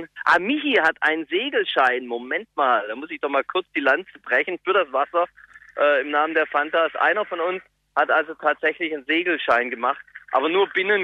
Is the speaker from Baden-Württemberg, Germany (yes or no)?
yes; Baden-Württemberg, Germany; accent: Swabian; Zumindest ist bei mir der Schwabe weitestgehend.